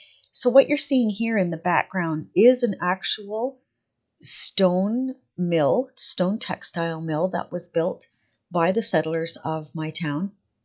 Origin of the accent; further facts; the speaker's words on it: Ontario, Canada; today's post is a picture of an old textile mill from my hometown in southern Ontario. A couple of weeks ago when I got back from Ontario in Canada from Christmas holidays, I posted a few pictures of the quaint little town that I'm from.